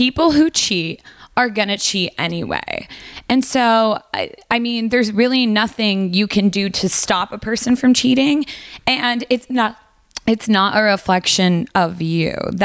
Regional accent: Michigan, United States; now in New York, United States; I grew up in Michigan, so I feel like I've served my time dealing with the cold

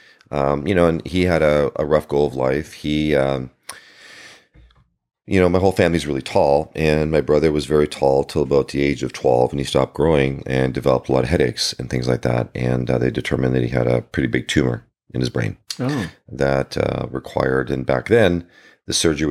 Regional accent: Toronto, Ontario, Canada; moved away; But in a nutshell, Canadian, born and raised in Toronto, and went to school there. I left in 1990

